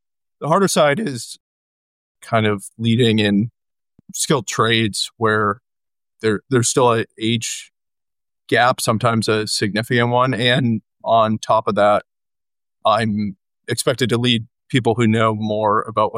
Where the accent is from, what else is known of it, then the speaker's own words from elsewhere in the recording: Madison, Wisconsin, United States; born there; I was born in the Midwest outside of Madison, Wisconsin, so didn't know what a shipyard was